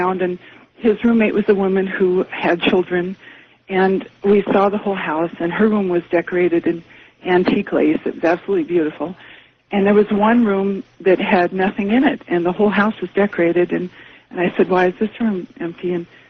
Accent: Portland, Oregon, United States; now in Eugene, United States; I'm from Eugene, Oregon.

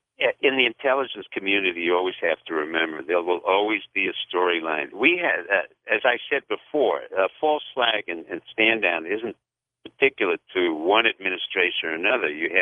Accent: New York, United States; Well, quite frankly, you're from New York, I'm from New York

